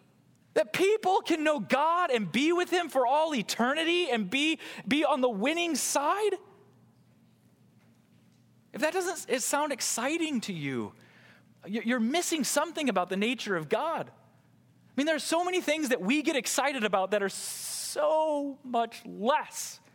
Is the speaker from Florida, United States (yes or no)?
no; Illinois, United States; But we're Bears fans, so we like the Bears. I grew up in Illinois.